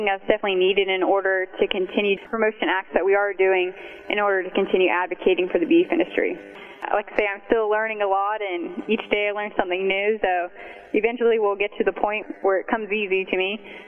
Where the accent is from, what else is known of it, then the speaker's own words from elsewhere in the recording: Florida, United States; I am originally from Okeechobee County.